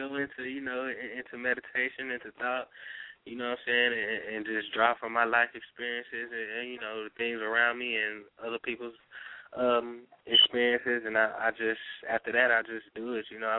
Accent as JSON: {"language": "English", "town": "Austin", "region": "Texas", "country": "United States", "said": "I'm from Austin, Texas. One of the most creative places in the world."}